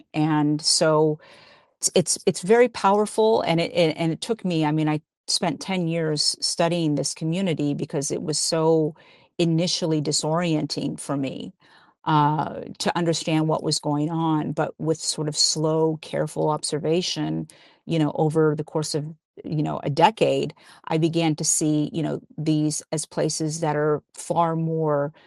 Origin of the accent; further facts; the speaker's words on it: New Mexico, United States; I come from New Mexico. I was born and raised in New Mexico, and there's a tradition among Catholics in New Mexico called the penitentes